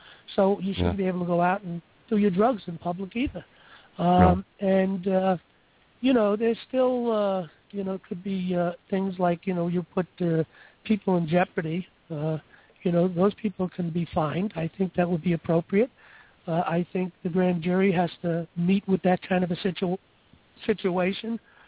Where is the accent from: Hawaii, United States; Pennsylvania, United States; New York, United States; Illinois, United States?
New York, United States; New York City; I come from New York City, and when I was younger, you know, I was raised in the 50s and the 60s, and in the city, it was always very friendly in the city. You know, summer nights, I lived in the Bronx.